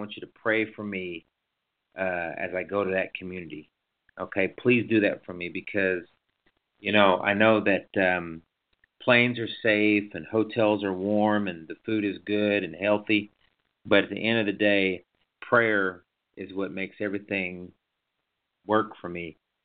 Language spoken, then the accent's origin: English; New Town, North Dakota, United States; also born or lived in Oklahoma; Oklahoma boy is going to come up there, you know, bring my crazy accent. I want to give a shout out to everybody back in Newtown, North Dakota, my hometown, 3 affiliated tribe.